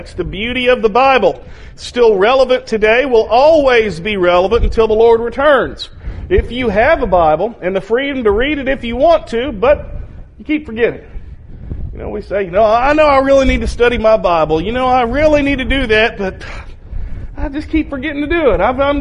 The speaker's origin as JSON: {"language": "English", "town": "Arkadelphia", "region": "Arkansas", "country": "United States", "tie": "born or raised there", "said": "I grew up in Arkadelphia, Arkansas. And that is the Baptist Mecca of the South"}